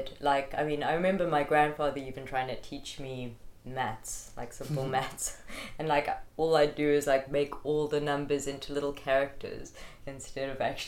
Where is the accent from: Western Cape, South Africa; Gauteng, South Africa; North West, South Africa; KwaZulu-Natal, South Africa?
KwaZulu-Natal, South Africa; Greytown; also born or lived in Pietermaritzburg; So I actually grew up in Greytown. I'm a country gal.